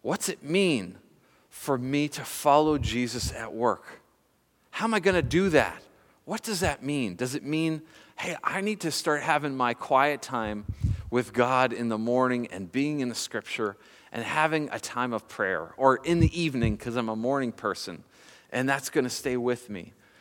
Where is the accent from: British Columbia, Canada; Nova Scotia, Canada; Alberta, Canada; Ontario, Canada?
British Columbia, Canada; Nanaimo; in port in my hometown of Nanaimo